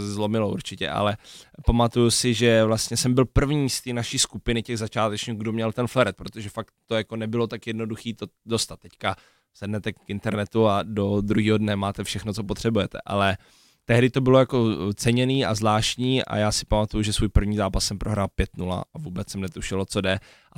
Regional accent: Brno, South Moravian Region, Czechia; born there; já v Bělorusku nebydlím, nebo vlastně narodil jsem se v Brně a nikdy jsem tam nežil nějakou delší dobu

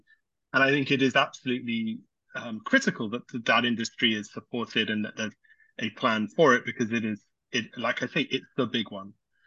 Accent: United Kingdom; accent: British; Pardon my British accent. I think you say niche in North America.

